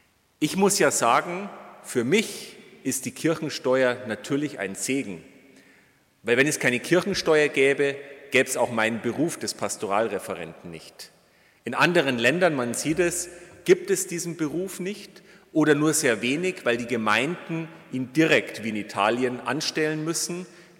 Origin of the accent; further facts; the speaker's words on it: Bavaria, Germany; 1919 ging das bei uns in Bayern schon los mit der Weimarer Republik